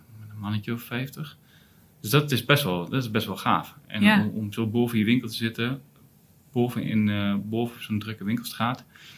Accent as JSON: {"language": "Dutch", "town": "Enschede", "region": "Overijssel", "country": "Netherlands", "said": "Heel simpel gezegd, de stad waar ik vandaan kom, Enschede"}